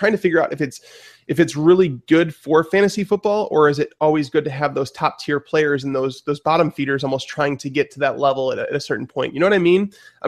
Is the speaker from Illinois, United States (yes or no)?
yes; Chicago, Illinois, United States; you know, like where we're from Chicago.